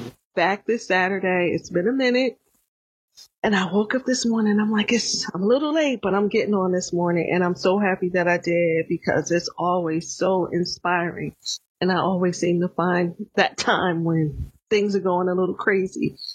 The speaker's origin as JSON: {"language": "English", "town": "Edison", "region": "New Jersey", "country": "United States", "also_born_or_lived": "Perry, Georgia", "said": "And by the way, I'm sorry, I'm from New Jersey, from Edison."}